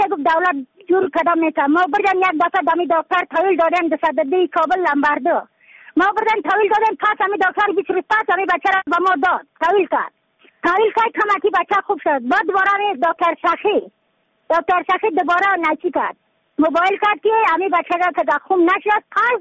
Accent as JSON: {"language": "Persian", "region": "Badakhshan", "country": "Afghanistan", "said": "از بدخشان هستم مرکز بدخشان ولسوالی اتل پایان"}